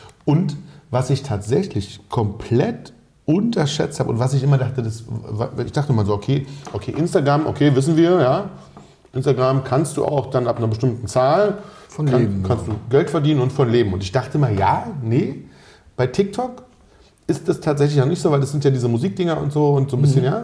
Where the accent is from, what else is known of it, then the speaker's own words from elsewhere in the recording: Berlin, Germany; Ja, wir sind ja aus Berlin